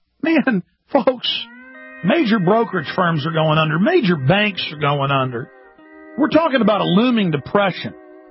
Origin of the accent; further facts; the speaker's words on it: Dallas, Texas, United States; now in Austin, United States; I'm 34 years old. I'm from Dallas, Texas. I live in Austin, Texas.